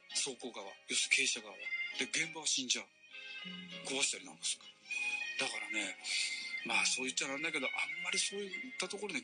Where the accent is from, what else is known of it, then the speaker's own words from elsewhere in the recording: Asakusa, Tokyo, Japan; born there; あ、私ね浅草生まれでね、